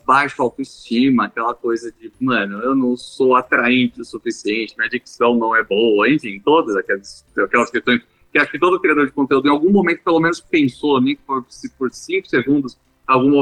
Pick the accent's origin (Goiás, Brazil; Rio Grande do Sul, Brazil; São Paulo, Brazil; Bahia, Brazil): São Paulo, Brazil; eu cresci em São Paulo